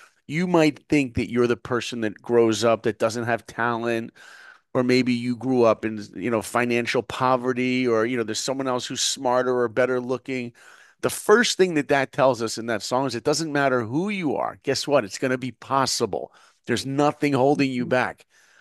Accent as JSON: {"language": "English", "region": "New York", "country": "United States", "tie": "born or raised there", "said": "So for me, look, I grew up in New York. I was far from Disney."}